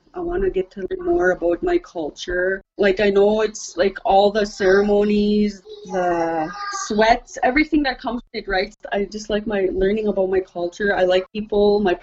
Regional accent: Musquepeding First Nation, Saskatchewan, Canada; now in Regina, Canada; I'm from Cody First Nation, but I grew up on the Musquepeding First Nation with my grandmother, Mavis, my dad's mother. I moved to Regina about 2.5 years ago. I lived in Qu'Appelle, a little town called Qu'Appelle, just outside of Regina.

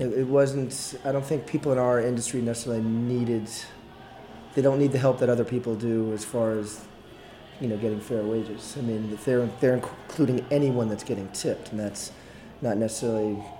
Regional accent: Pennsylvania, United States; also born or lived in San Francisco; I lived in San Francisco for a couple years, but I'm from Pennsylvania.

